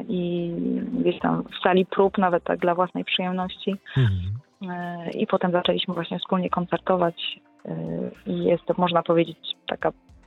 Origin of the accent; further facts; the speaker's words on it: Toruń, Kuyavian-Pomeranian Voivodeship, Poland; Nagranej z pianistami z mojego rodzinnego miasta, Torunia.